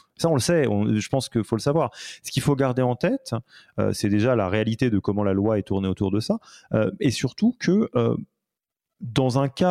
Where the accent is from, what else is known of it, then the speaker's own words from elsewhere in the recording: France; now in Switzerland; j'habite en Suisse, si je suis français de nationalité.